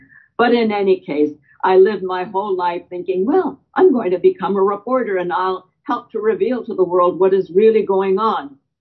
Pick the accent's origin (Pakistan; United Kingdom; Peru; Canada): Canada; now in United States; And as a Canadian, I never understood the American fascination with itself